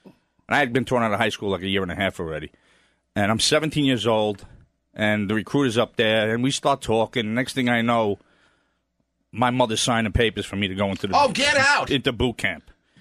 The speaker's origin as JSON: {"language": "English", "town": "Brooklyn", "region": "New York", "country": "United States", "tie": "born or raised there", "said": "Growing up in Bensonhurst, Brooklyn, I hated cops, right?"}